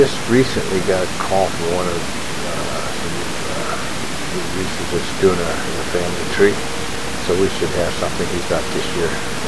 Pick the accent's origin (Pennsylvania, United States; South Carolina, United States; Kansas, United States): Kansas, United States; Topeka; born there; now in Oregon, United States; I was born in Topeka.